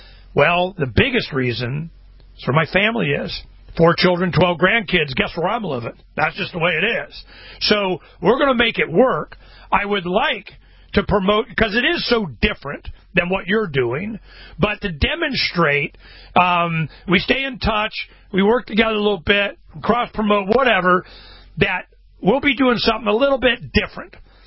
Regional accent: Arizona, United States; also born or lived in Florida; You know, I'm from Florida and Arizona. Grew up, you know, all my adult life, you know, since 12, you know, in Arizona. So I'm used to it.

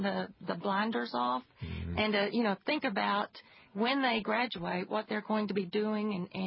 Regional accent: Big Spring, Texas, United States; accent: West Texas; West Texas.

